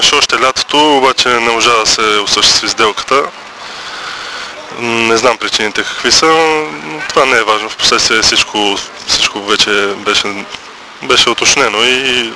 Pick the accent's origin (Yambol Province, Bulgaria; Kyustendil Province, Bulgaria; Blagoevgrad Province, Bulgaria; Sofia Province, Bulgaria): Blagoevgrad Province, Bulgaria; Bansko; Ами да, от Банско съм.